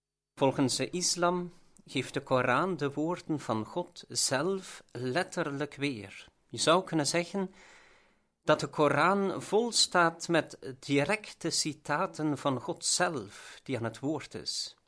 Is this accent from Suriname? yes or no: no; Dendermonde, Flanders, Belgium; priester geboortig van Dendermonden in het bisdom Gent.